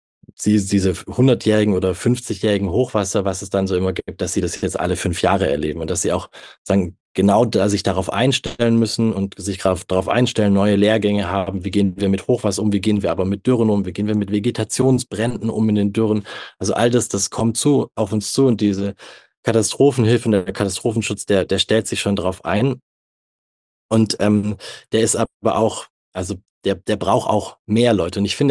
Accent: Stuttgart, Baden-Württemberg, Germany; ich komme ja aus Stuttgart, meine Region, die es jetzt schon echt hart getroffen hat.

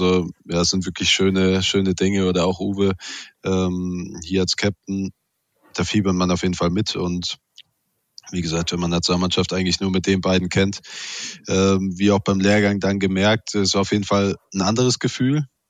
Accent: Baden-Württemberg, Germany; ich komme hier aus der Gegend

